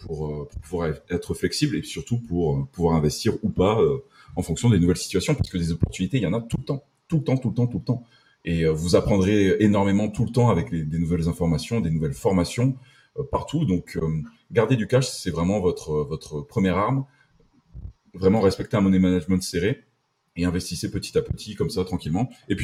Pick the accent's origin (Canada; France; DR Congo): France; Occitanie; je suis français, je suis né en France, j'adore la France, je viens du sud-ouest à côté de Toulouse.